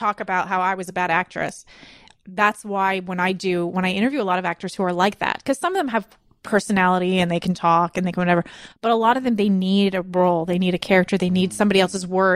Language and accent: English; Canada